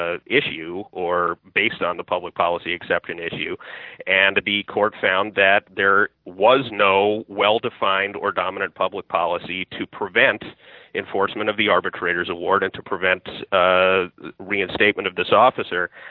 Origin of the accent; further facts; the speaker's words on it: Massachusetts, United States; Well, that's my home state, so I have to push back on that a little bit.